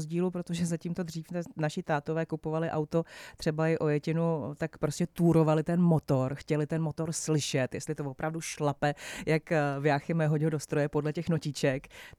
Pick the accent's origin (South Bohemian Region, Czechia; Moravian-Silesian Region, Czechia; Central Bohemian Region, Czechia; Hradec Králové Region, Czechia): Hradec Králové Region, Czechia; Vrchlabí; Já pocházím z Vrchlabí, kde má Škodovka jednu ze svých fabrik.